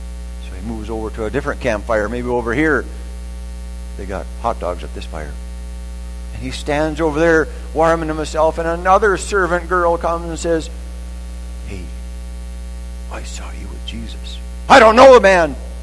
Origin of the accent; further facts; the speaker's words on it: North Dakota, United States; oh, I'm from North Dakota